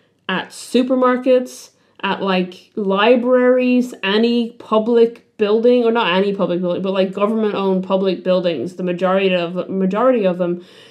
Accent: Ireland; moved away; I come from Ireland

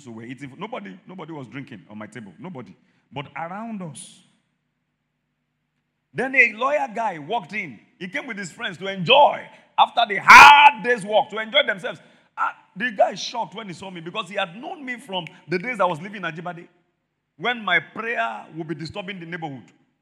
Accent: Mokola, Oyo, Nigeria; I was born and bred in Mokola.

